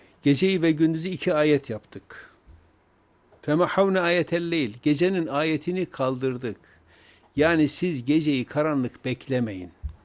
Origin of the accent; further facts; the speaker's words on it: Erzurum, Turkey; Vallahi ben Erzurumluyum diye biraz da hava atıyorum